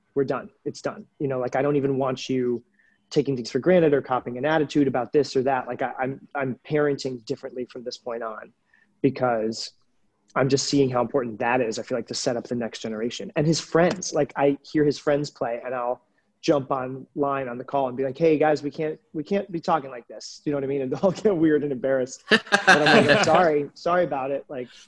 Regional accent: Massachusetts, United States; Like, I grew up in the Berkshires.

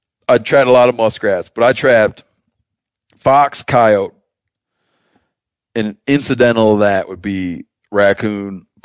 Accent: Michigan, United States; So I grew up trapping in Michigan.

